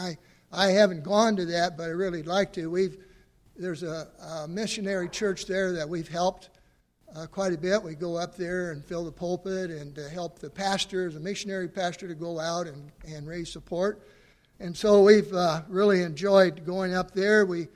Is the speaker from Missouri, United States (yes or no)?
yes; Missouri, United States; now in Iowa, United States; We're originally from Northeast Missouri. Don't hold that against us. We have been up here in Iowa for several years